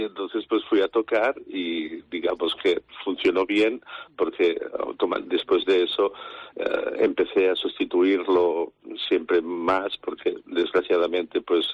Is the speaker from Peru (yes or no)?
no; Sabadell, Catalonia, Spain; de Sabadell, de mi ciudad natal